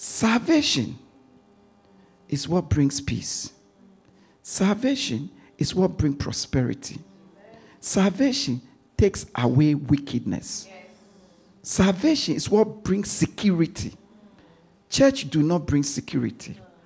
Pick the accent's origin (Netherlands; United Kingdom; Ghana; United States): Ghana; Thank God I'm from Ghana.